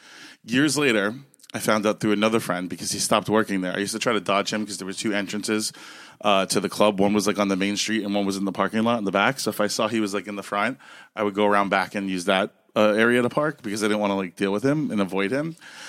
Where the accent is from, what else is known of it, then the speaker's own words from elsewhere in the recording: Florida, United States; also born or lived in Brooklyn; I'm from Brooklyn, but I grew up in South Florida.